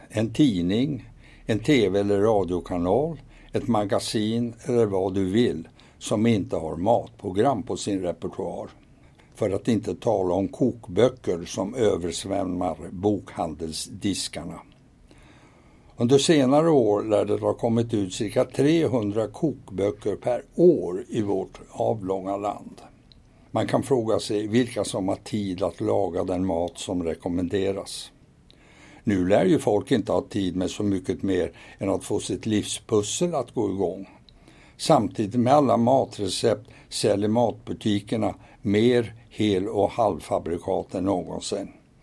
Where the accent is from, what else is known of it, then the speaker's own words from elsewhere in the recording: Stockholm, Stockholm County, Sweden; När jag växte upp i Stockholm och inte hade det så fett